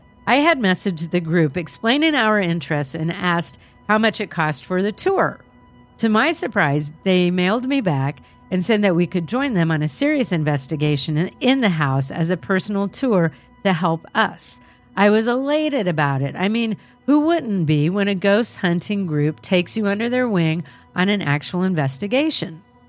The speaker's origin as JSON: {"language": "English", "town": "Fort Scott", "region": "Kansas", "country": "United States", "tie": "born or raised there", "lives_now": "Joplin, United States", "said": "born and raised in Fort Scott, Kansas. That's not far from you. But currently living in Joplin, Missouri."}